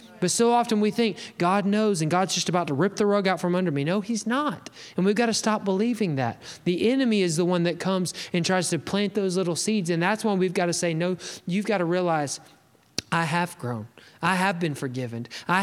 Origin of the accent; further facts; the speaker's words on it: Alabama, United States; I grew up in Alabama in the 90s.